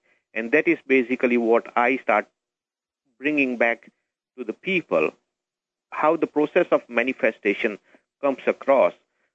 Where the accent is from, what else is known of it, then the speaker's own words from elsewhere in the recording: India; English is a second language; moved away as an adult; now in United States; I am actually from India. I came to U.S. in 1980.